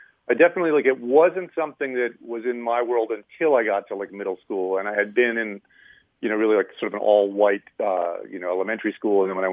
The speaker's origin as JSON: {"language": "English", "town": "Erie", "region": "Pennsylvania", "country": "United States", "tie": "born or raised there", "said": "And it's it goes back to when I was in sort of middle school and high school, and I grew up in Erie, Pennsylvania."}